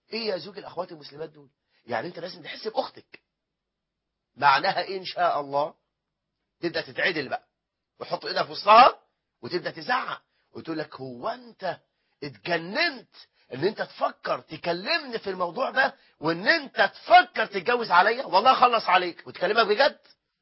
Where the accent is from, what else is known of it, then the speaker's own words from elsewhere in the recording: Egypt; عندنا في مصر مشكلة العنوسة وانت واخد بالك